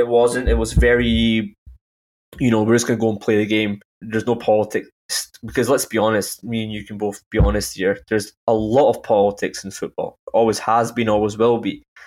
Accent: Tehran, Tehran Province, Iran; I'm not from the north. I'm just from Tehran. My parents are from Tehran

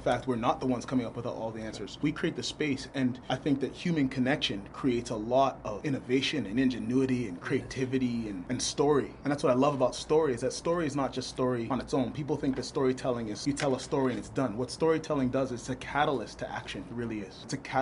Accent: Ottawa, Ontario, Canada; And I'm an Ottawa native. I was born and raised in Ottawa

